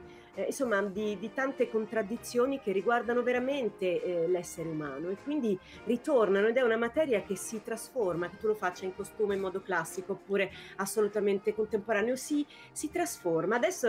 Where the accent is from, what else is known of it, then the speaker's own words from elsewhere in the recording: France; now in Italy; Sono una francese in Italia, arrivata qua, lì ero, insomma, un mix, sempre un mix